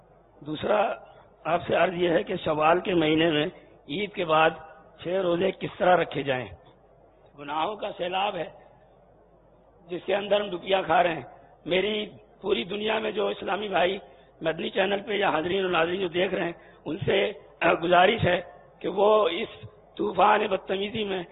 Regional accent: Karachi, Sindh, Pakistan; میرا تعلق باب المدینہ کراچی سے ہے

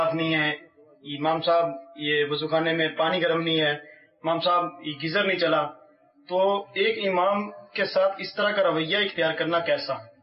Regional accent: Gujranwala, Punjab, Pakistan; اور میں گجراوالا کا رہنے والا ہوں

